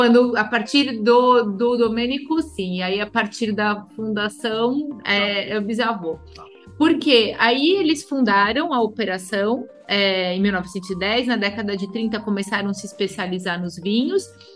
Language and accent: Portuguese; São Paulo, Brazil; meu pai é paulista, que era da terceira geração, e eu também sou paulista.